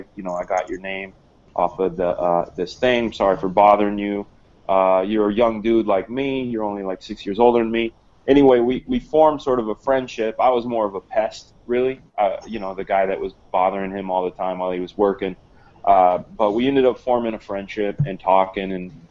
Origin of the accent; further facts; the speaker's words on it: San Francisco, California, United States; now in Los Angeles, United States; I'm from the Bay Area up by San Francisco, that I could come join his studio. So I basically said, goodbye. Goodbye, Bay Area. I'm moving down to L.A.